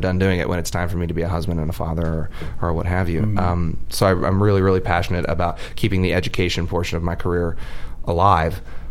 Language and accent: English; Texas, United States; Oh, of course. Yeah. We played my hometown twice now, and next year I'll be doing this tour there again as it stands right now.